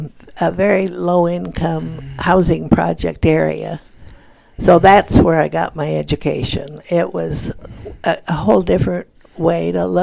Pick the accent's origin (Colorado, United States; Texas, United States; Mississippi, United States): Colorado, United States; Hayden; No, not quite a Denver native. I was born in Hayden, Colorado, which you've probably never heard of, although they do have an airport now.